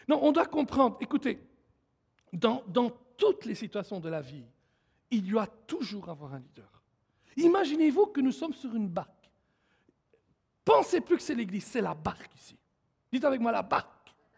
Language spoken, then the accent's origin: French; Switzerland; Chez nous, en Suisse, probablement pas comme au Canada.